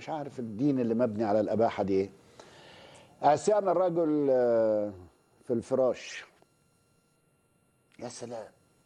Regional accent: Egypt; أنا راجل مصري يعني وبنتكلم

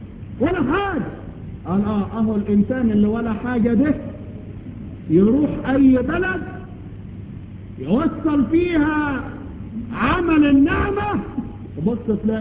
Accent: Egypt; ثم خردل الخير، خردل شجرة مش موجودة عندنا في مصر

